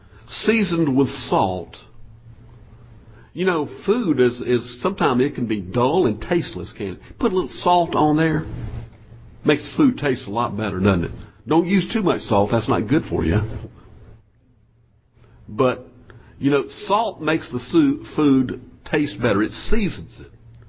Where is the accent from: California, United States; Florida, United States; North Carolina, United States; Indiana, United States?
North Carolina, United States; Durham; I said, well, I'm from Durham.